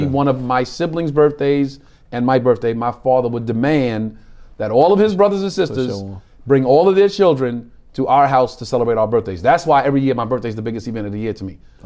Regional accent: Brooklyn, New York, United States; born there; I was born in Brooklyn. My parents are from South Carolina.

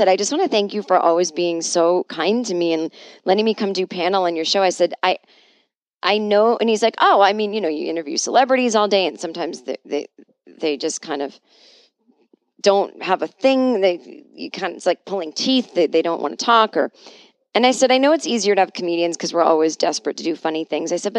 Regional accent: Boston, Massachusetts, United States; I grew up in Boston. I grew up Catholic.

